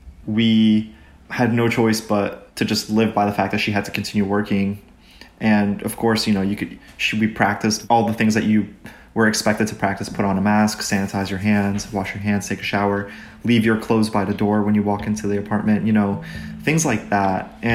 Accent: Egypt; also born or lived in Chile; now in United States; New Jersey, 20 minutes away from New York City. And so this is where I've been living for nearly 10 years. I was born and raised in Egypt. I lived in Chile for a bit, and then here we are in New Jersey.

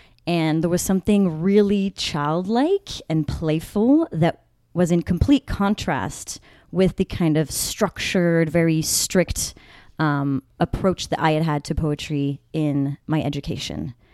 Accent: France; So I grew up in France, and poetry has a big part in French culture.

